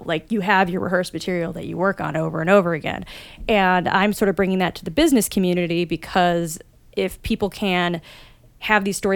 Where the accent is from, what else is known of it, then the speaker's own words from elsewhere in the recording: Los Angeles, California, United States; now in Chicago, United States; I started doing stand-up 20 years ago in my hometown of Los Angeles and loved it. Came out here to the Chicagoland area to attend Northwestern.